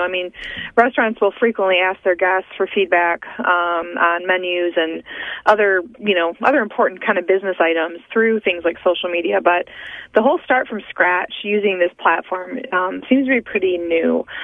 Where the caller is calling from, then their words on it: Dundee, Michigan, United States; I'm near Cabela's. What city is it? Dundee? Am I in Dundee, Michigan, I think?